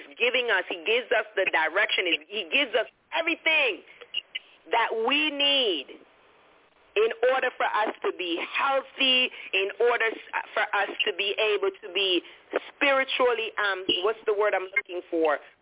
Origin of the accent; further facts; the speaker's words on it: Jamaica; because growing up in Jamaica and stuff, it was so hot, whatever, whatever.